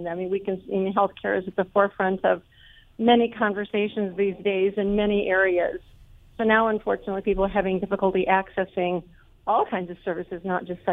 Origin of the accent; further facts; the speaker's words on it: Nebraska, United States; moved away as an adult; now in Washington, United States; I mean, I'm from Nebraska originally, and I left Nebraska in 1992 to be able to go to the Pacific Northwest